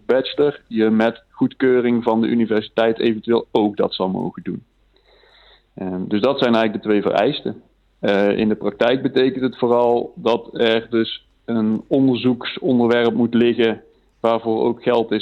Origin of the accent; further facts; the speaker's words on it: Baarle-Nassau, North Brabant, Netherlands; born there; ik ben geboren in Baarle-Nassau. Ik ben 34 jaar. Ik ben op de Akkerwinde basisschool gegaan. Ik ben in Goorle op Milhill naar het VWO gegaan.